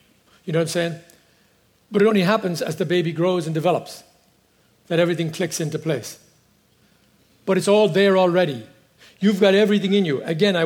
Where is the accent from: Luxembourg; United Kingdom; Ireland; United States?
Ireland; I thought, of course, I loved it being Irish too when he compared it to that.